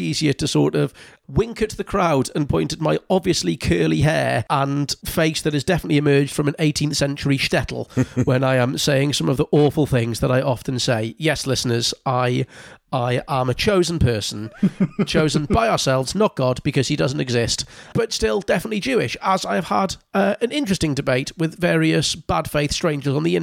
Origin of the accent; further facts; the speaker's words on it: Newcastle, North East England, United Kingdom; I'm from Newcastle. I'm from Gosforth, which is like the poshest bit.